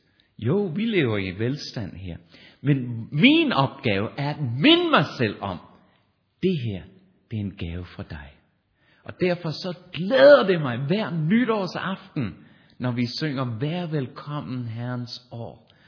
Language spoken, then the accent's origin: Danish; Australia; Jeg er opvokset i Australien på en skole, som havde en anglikansk kirke